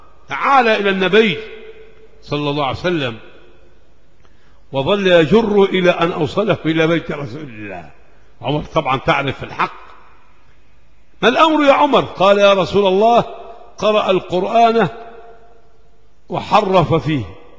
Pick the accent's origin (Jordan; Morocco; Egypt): Egypt; احنا عندنا في مصر هنا الصعيد لهم ايه؟ لهجة